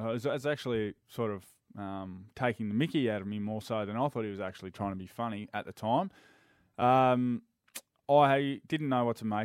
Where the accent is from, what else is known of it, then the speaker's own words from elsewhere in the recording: Swan Hill, Victoria, Australia; He's from Swan Hill. I'm from Swan Hill.